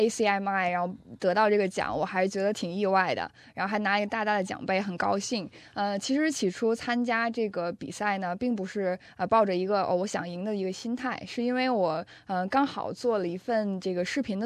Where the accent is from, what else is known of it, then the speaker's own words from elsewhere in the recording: Tianjin, China; 大家好，我来自中国天津